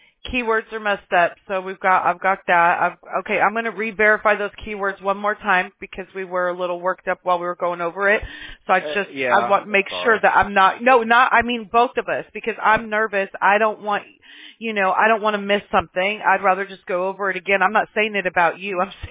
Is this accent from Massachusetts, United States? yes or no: no; Mobile, Alabama, United States; born there; I was born in Mobile, Alabama, so I'm from the backwoods myself.